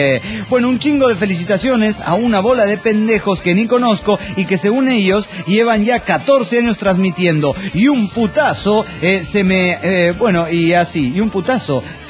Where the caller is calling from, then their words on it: Asunción, Paraguay; de Asunción del Paraguay.